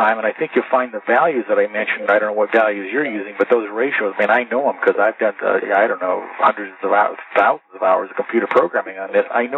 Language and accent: English; Montana, United States; Yeah, my home state of Montana, Bob, I ran for the United States Senate twice